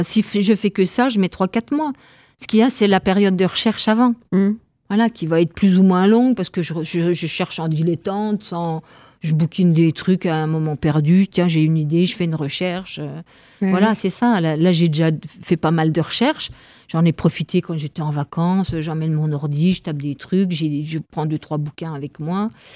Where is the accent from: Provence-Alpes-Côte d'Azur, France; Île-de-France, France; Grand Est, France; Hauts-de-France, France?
Grand Est, France; Mirecourt; Pourtant, je suis de Mirecourt.